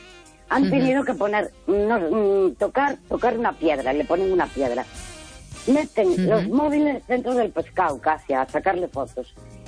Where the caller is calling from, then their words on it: Santiago de Compostela, Galicia, Spain; de Santiago.